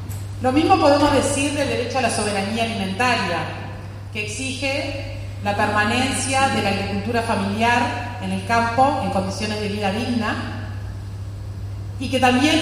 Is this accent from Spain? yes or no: no; Uruguay; esos derechos que hemos defendido como pueblo uruguayo a lo largo de nuestra historia